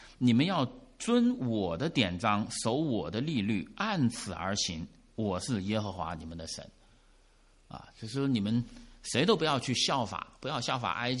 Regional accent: China; now in United States; 像我来自于地球的那一边啊，中国大陆。

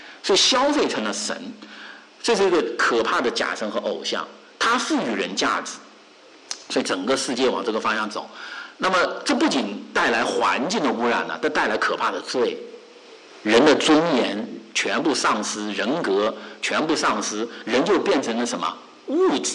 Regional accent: China; 我以前我小时候住在这个郊区嘛，中国农村嘛，

